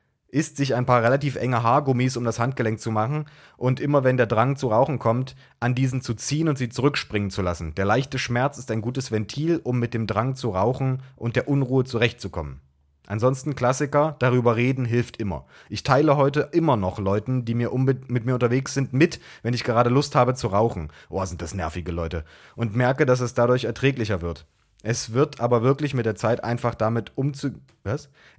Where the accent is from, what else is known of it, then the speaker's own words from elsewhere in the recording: Saarland, Germany; moved away as an adult; Ich komme gebürtig auch aus dem Saarland und habe dort gelebt, bis ich 21 war.